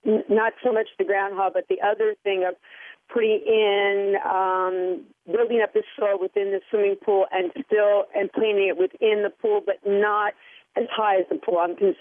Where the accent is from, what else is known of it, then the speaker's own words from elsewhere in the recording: Bethlehem, Pennsylvania, United States; I'm really from Bethlehem, Pennsylvania.